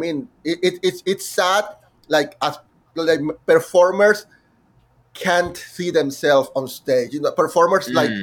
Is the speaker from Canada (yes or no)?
no; Mexico; English is a second language; moved away as an adult; now in United States; And I was the first Mexican ever accepted, and they also grant me a full tuition schola